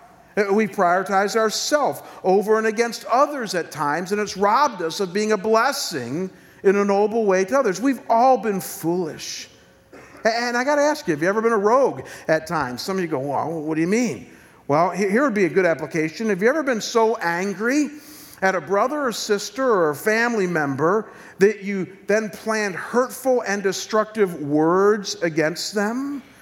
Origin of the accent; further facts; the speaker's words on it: Midwest, United States; You guys know I come from the Midwest.